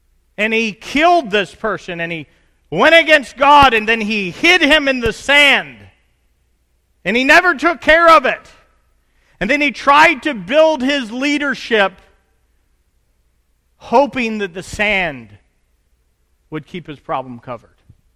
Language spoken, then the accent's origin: English; Tennessee, United States; He's from Texas. I'm from Tennessee.